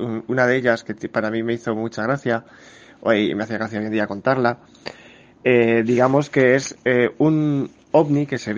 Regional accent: Morales de Toro, Castile and León, Spain; También he creado las jornadas de ufología en mi pueblo, aquí en Morales de Toro, que van por su cuarta edición.

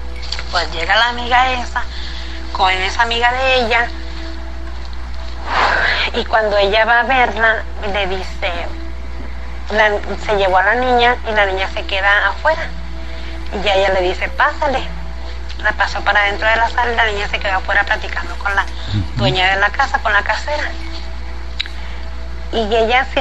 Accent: Sinaloa, Mexico; Yo soy de Sinaloa.

